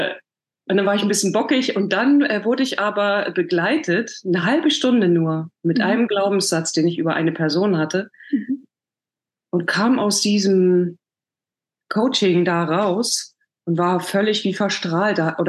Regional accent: Germany; Also genau, ich komme aus der DDR, da bin ich aufgewachsen, habe mit 16 schon Schauspiel studiert.

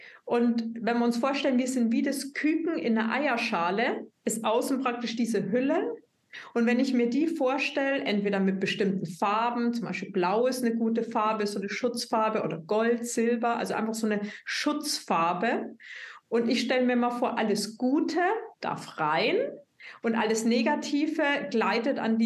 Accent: Bavaria, Germany; weil ich komme aus Bayern, da gibt es irgendwie keine Alleen

